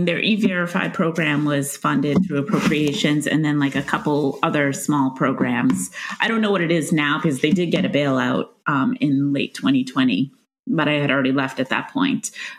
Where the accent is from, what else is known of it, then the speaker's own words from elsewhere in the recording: Stoneham, Massachusetts, United States; I grew up in Stoneham, Massachusetts, which is just north of Boston. It's about 15 minutes outside of Boston.